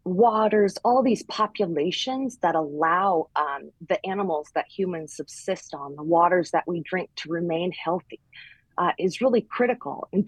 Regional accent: Homer, Alaska, United States; So I grew up in Homer, Alaska. It's a very small town at the tip of the Kenai Peninsula.

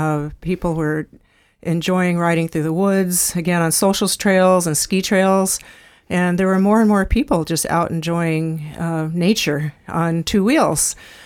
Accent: Anchorage, Alaska, United States; Well, I was born and raised on the Anchorage hillside. My parents came to Alaska in 1953.

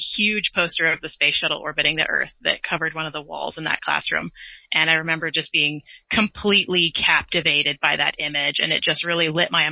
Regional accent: Alaska, United States; And I think that comes from growing up in Alaska, honestly. I mean, we live in a frontier, as developed as it has become over time, it's still on sort of the edge

